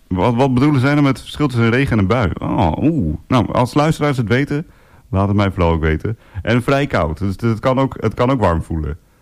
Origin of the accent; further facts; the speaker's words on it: Drenthe, Netherlands; Vlakbij Assen, Drenthe, waar ik vandaan kom.